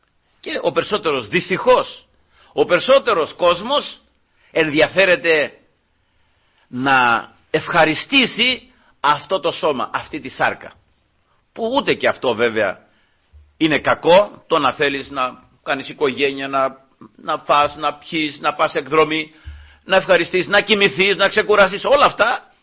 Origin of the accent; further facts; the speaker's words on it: Peloponnese, Greece; Τώρα είμαι στα μέρη εκεί που μεγάλωσα, αδελφοί, στα χωριά μου εκεί, στη Μάνια, εκεί εργάζομαι